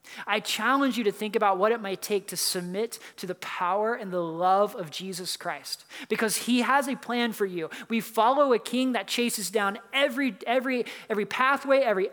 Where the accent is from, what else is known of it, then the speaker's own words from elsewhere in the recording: North Carolina, United States; moved away as an adult; I grew up in North Carolina, a very conservative family, and I decided to go about 1,000 miles away to college.